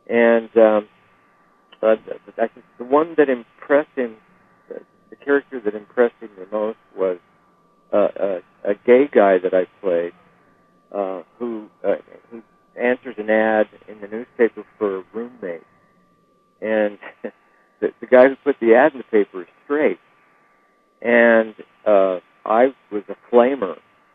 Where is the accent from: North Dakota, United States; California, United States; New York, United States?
California, United States; Long Beach; When I was a kid, growing up in Long Beach, California